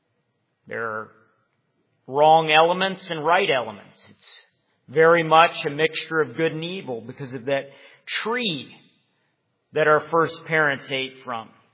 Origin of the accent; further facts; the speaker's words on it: Richmond, Virginia, United States; I come from Richmond, Virginia, the former capital of the Confederacy.